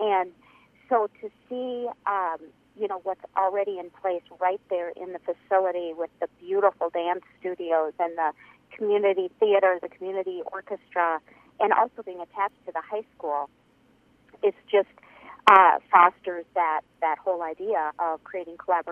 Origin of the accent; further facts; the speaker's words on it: Minneapolis, Minnesota, United States; now in Grand Rapids, United States; No, I did not live in Duluth. I grew up in Minneapolis.